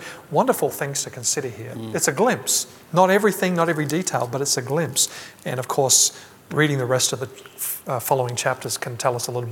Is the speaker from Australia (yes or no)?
yes; Australia; Pastor Mike, you're from England, I'm from Australia, and there's a big ocean between these countries